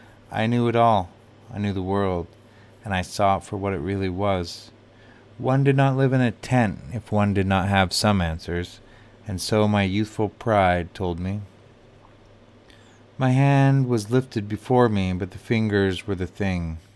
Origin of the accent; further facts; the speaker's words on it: Plummer, Idaho, United States; Three friends and I had been down visiting a local college town south of my hometown of Plummer.